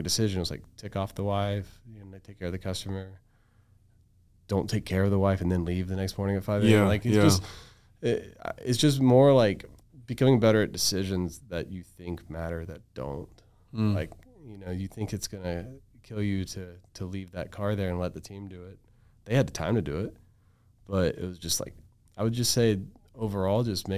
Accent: Florida, United States; I was like, no, sir, I'm from Florida.

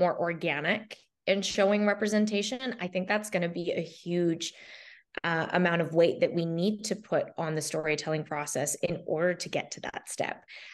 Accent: Canada; as an Indian girl growing up in Canada, because that was my experience.

